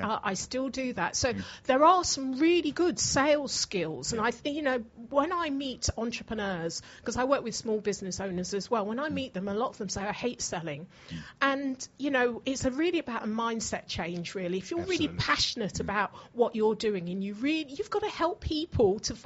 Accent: England, United Kingdom; at the time when I grew up in England, there wasn't even black tellers.

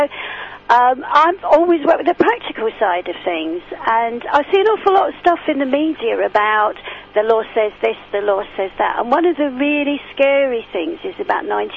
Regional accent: London, United Kingdom; also born or lived in Kent / Surrey; I grew up in South London, spent most of my life around Kent and Surrey.

